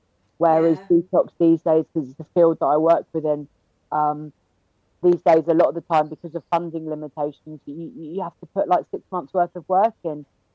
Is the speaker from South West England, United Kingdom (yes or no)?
no; London, United Kingdom; I'm from Northwest London. I'm from near Watford.